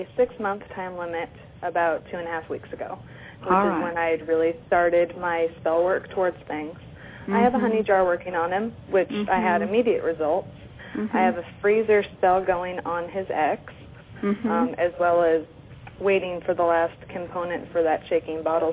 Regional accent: Olympia, Washington, United States; I'm from Olympia, Washington.

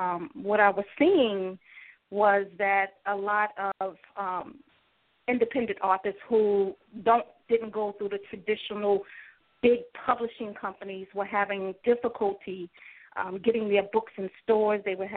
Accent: Bronx, New York, United States; also born or lived in Brooklyn; Yes. I was born in Brooklyn in the Flatbush area, but I was raised in the Bronx right off 161st and Grand Concourse.

